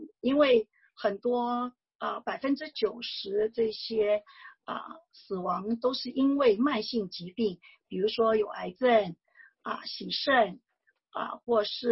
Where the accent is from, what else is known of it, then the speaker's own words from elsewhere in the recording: China; now in United States; 我们中国人圈子里面大家戴口罩的习惯非常好